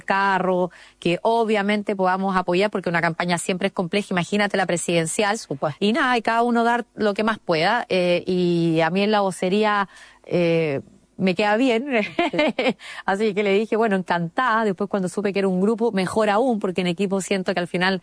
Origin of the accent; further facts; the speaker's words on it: Antofagasta, Chile; yo soy antofagastina, es donde nací, me crié, vivo, etcétera. Bueno, yo siempre lo digo en realidad, vivo entre Antofagasta, Santiago y Valparaíso